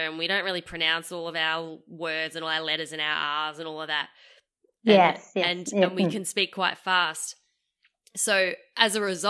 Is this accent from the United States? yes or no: no; Australia; born there; Oh, I was born in Australia.